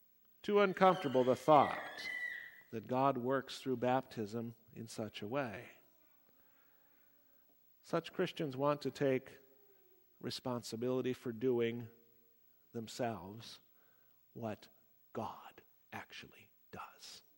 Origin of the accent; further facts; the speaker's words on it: United States; born there; That is the fact that I'm an American, born here through no action of my own, being not responsible in the least for my country of origin.